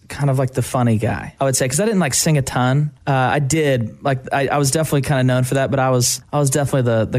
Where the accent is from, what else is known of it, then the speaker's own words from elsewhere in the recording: Natural Dam, Arkansas, United States; Like, it says 511, but that's been there since I've been a kid.